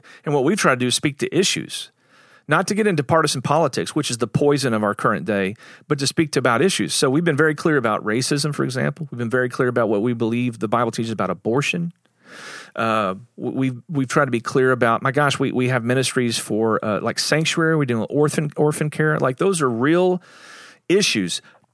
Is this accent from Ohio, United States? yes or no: no; League City, Texas, United States; Specifically, you're from Friendswood, that's your polis. I'm from League City, that's my polis.